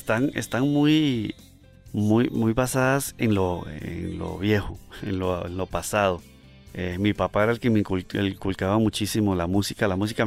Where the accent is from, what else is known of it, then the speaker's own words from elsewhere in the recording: Grecia, Alajuela, Costa Rica; Sí, señor, soy de Grecia.